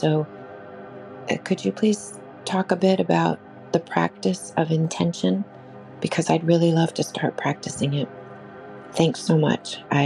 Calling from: France; I'm calling from France.

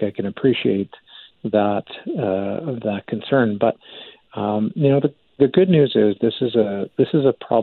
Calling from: Calgary, Alberta, Canada; Now, I'm calling in from Calgary.

